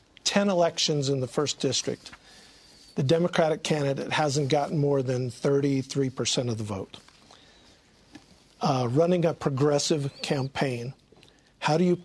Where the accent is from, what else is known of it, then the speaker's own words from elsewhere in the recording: Utah, United States; I grew up in Davis County, lived most of my married life in Weber County. I live in the Cache Valley now.